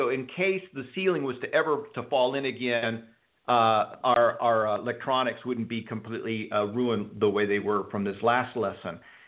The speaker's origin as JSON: {"language": "English", "town": "Houston", "region": "Texas", "country": "United States", "tie": "born or raised there", "said": "But let me tell you from experience, I grew up in Houston, Texas. Houston gets flooded."}